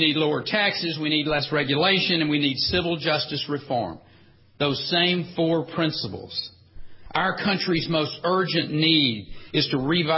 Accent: Texas, United States; I know I've talked a lot about Texas here in the last little bit, and I'm a Texan and I'm proud of it. But first and foremost, I'm an incredibly proud American.

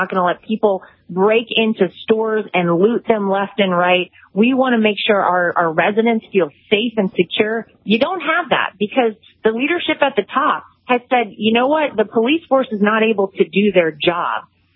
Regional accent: North Carolina, United States; I grew up in North Carolina. My parents and a lot of my family still live there.

